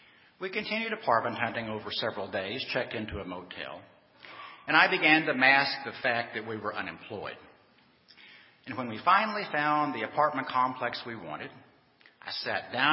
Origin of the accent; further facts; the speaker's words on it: Lubbock, Texas, United States; This was, of course, was back in Texas. We were in the panhandle of Texas in my hometown of Lubbock and wanted to relocate to Dallas, which is way across the other side of that state, about 350 miles.